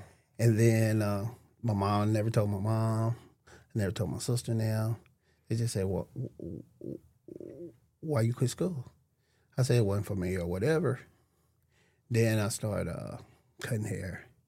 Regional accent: Detroit, Michigan, United States; When I came back from Detroit, I was like a little rougher than my sister and brothers because growing up in Detroit, it's a rough place to be.

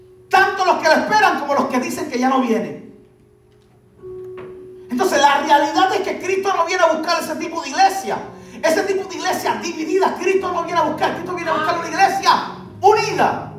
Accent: Puerto Rico; vamos a hablar de Puerto Rico porque somos puertorriqueños.

